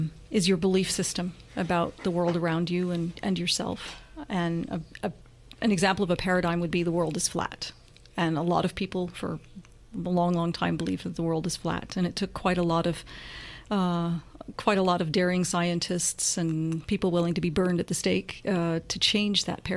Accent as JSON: {"language": "English", "town": "Boston", "region": "Massachusetts", "country": "United States", "also_born_or_lived": "Holland / Denmark", "lives_now": "Vancouver, Canada", "said": "Yeah, I'm originally from Boston."}